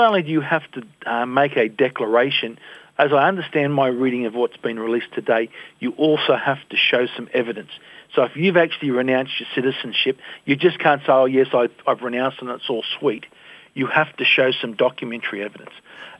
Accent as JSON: {"language": "English", "town": "Sydney", "region": "New South Wales", "country": "Australia", "tie": "born there", "said": "I was born in 1963 in Marrickville in Sydney."}